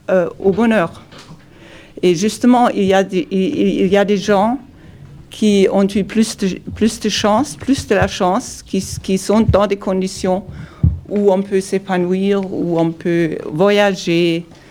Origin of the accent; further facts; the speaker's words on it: Germany; French is a second language; moved away; suis ici depuis presque 20 ans, là maintenant. Je suis originaire de l'Allemagne et on est venu ici, toute notre famille, pour réaliser un rêve.